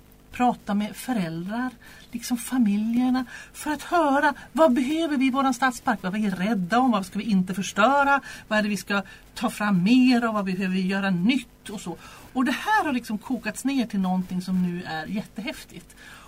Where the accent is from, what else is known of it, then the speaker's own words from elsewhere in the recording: Umeå, Västerbotten County, Sweden; moved away; Jag kommer från början från Umeå, Västerbotten. Jag flyttade hit 1993.